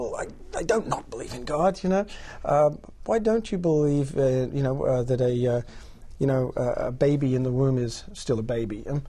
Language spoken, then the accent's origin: English; Australia; moved away; I am Australian by birth. I grew up in Australia, and I grew up in a very good middle class family in Australia.